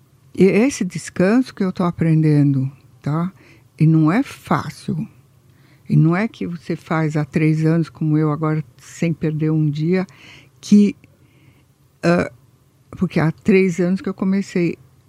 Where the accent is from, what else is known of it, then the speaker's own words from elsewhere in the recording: Brazil; also born or lived in Italy; Eu sou muito italiana ainda, apesar de não mudar do Brasil jamais, porque eu gosto mais de brasileiros